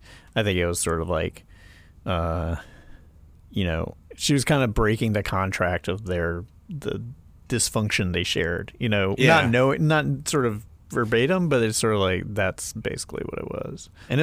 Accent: the South, United States; But yeah, I'm from the South and just, it was not, no one did it.

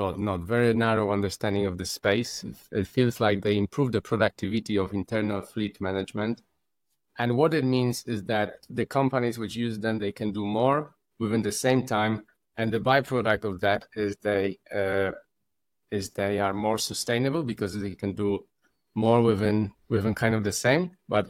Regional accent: Poland; I'm from Poland. I'm in Poland. Yes, I'm in Warsaw

